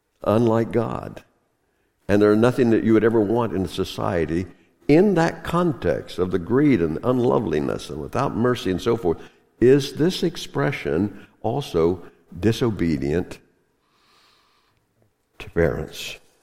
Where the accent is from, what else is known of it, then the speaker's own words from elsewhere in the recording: the South, United States; I grew up in the South, and I never said yes to my parents.